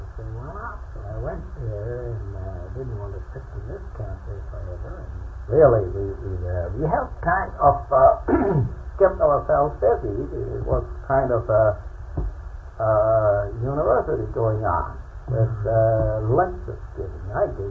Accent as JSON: {"language": "English", "town": "Eschwege", "region": "Hesse", "country": "Germany", "tie": "born or raised there", "said": "we went through Eschwege, which is my hometown."}